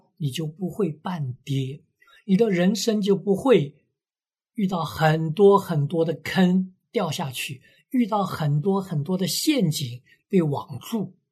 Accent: China; 我们中国人常说，有些人听话是耳旁风

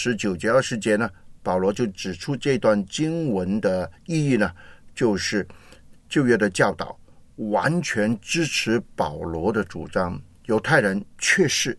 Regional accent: China; 那么我们中国人呢就很厉害的，最爱讲面子的

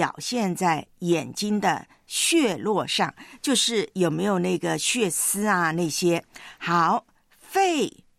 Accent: Fujian, China; accent: Minnan; 我们闽南话叫啪啪照

